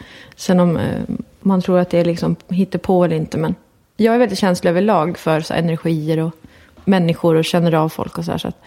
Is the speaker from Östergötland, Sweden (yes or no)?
no; Strömsholm, Västmanland County, Sweden; also born or lived in Västerås; Ja, jag är uppväxt med dem i Strömsholm. Och samtidigt som vi flyttade till Västerås när jag var runt 14-15